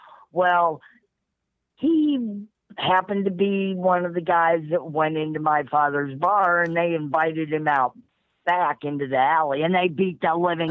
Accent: Chicago, Illinois, United States; now in Missouri, United States; Yeah. But I was born and raised in Chicago.

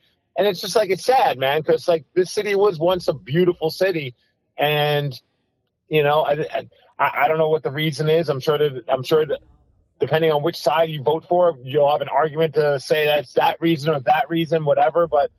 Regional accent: Brooklyn, New York, United States; now in Seattle, United States; And I grew up in Brooklyn, New York, and some not great areas.

